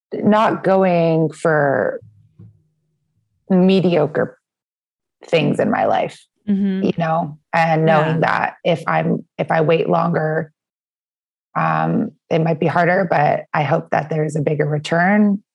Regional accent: Seattle, Washington, United States; moved away as an adult; also born or lived in San Francisco / London; now in New York, United States; I grew up in Seattle and then moved down to SF around 25 after grad school and got into the tech boom, moved to London for a little bit. And now I've been in New York the past 5 years.

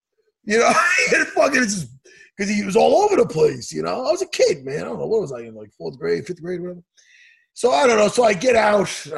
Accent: New York, United States; One time, I did this thing at the St. Raphael's church over here in Long Island, here in my hometown.

